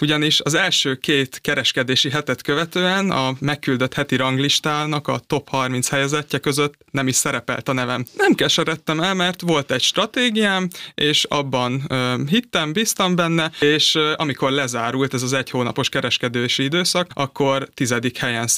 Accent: Mátészalka, Szabolcs-Szatmár-Bereg, Hungary; egy Máté Szalka nevű kisvárosból származom Szabolcs-Szatmár-Bereg megyéből, és a Debreceni Egyetem végzős pénzügyi és számvitel szakos hallgatója vagyok.

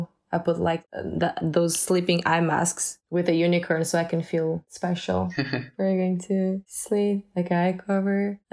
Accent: Portugal; I'm closer, my hometown is closer to Porto, and I've worked in Porto in the past

